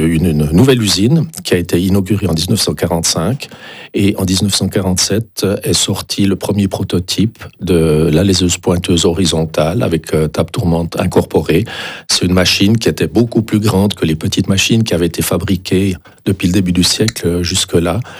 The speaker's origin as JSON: {"language": "French", "town": "Le Locle", "region": "Neuchâtel", "country": "Switzerland", "tie": "born there", "said": "Et je suis né au Locle, j'habite au Locle, je travaille au Locle, et le Locle est une petite ville."}